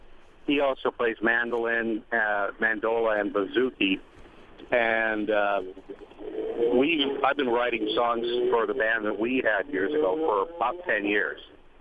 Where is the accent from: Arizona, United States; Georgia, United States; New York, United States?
Arizona, United States; Tempe; We are from Tempe, Arizona.